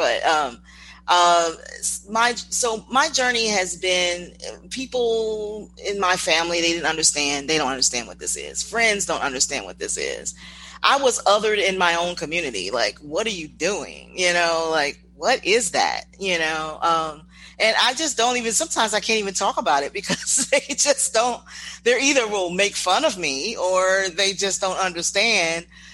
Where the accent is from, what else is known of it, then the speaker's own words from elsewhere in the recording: Chicago, Illinois, United States; And I'm originally from Chicago.